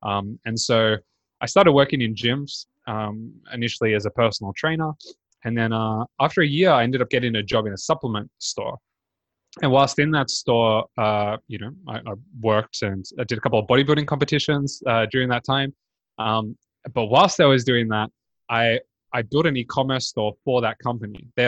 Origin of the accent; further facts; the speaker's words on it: Australia; So that as an Australian gives me 18 months.